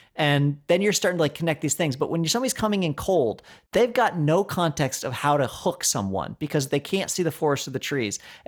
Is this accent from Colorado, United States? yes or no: yes; Colorado, United States; listened to old shows from the local radio station called KDNK from my hometown